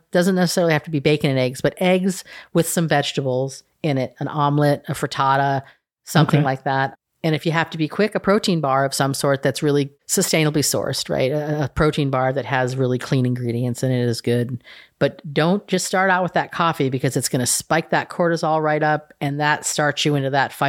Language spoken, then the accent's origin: English; California, United States; I'm from California, so whenever I can get organic fruits and vegetables, I like the farmer's market here.